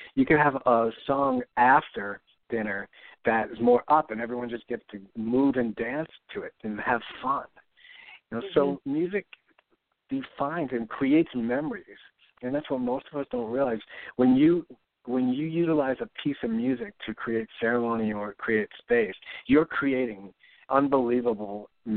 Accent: New York City, New York, United States; I grew up in the Bronx in New York, and all of my friends had a half an hour to play their mixtape

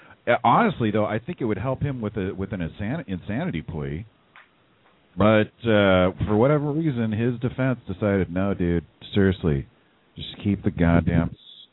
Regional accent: United States; Just because I'm an American doesn't mean I approve of everything people do in the name of America, okay?

